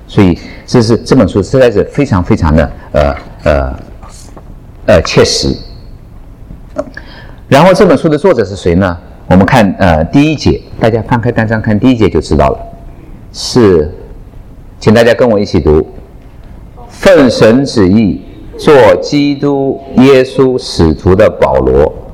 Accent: China; 同时他也没有看得太低，这是我们中国人有的时候比较容易做的一点，大家都比较客气，对吧？

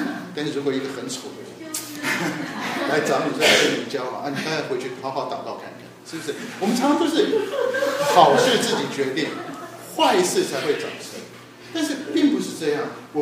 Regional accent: Taiwan; 我还是说我从台湾来，所以我可以讲台湾。

